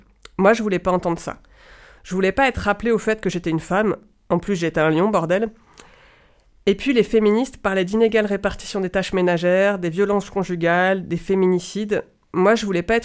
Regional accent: Bourg-en-Bresse, Auvergne-Rhône-Alpes, France; mon enfance à Bourg-en-Bresse dans les années 90.

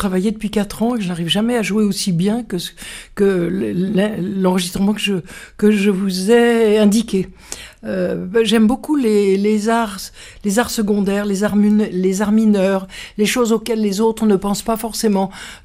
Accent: Lyon, Auvergne-Rhône-Alpes, France; born there; je suis née à Lyon, donc j'ai pas eu de peine. J'ai eu des marionnettes lyonnaises dans les bras.

